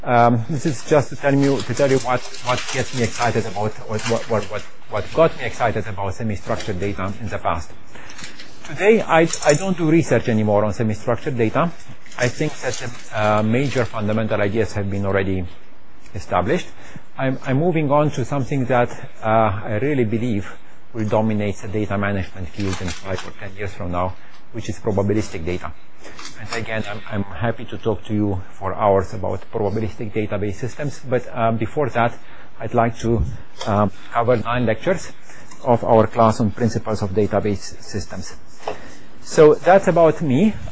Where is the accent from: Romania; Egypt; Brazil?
Romania; accent: Eastern European; English is a second language; now in United States; I'm originally from Romania. This is where you hear my Eastern European accent.